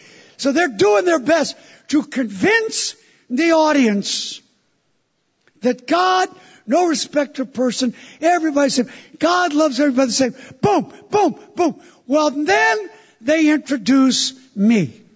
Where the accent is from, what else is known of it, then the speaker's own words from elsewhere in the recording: New York, United States; I said, I want to go last. I'm from New York. I got the last word.